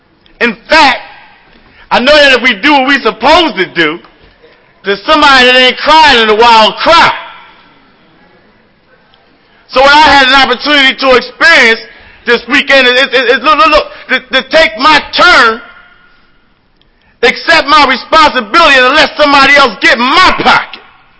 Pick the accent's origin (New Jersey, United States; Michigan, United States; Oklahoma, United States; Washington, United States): New Jersey, United States; I'm originally from the Greater Camden area, Narcotics Anonymous. I was born and raised in New Jersey.